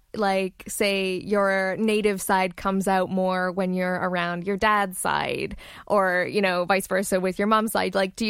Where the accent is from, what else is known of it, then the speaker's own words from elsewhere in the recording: Toronto, Ontario, Canada; I'm from Toronto.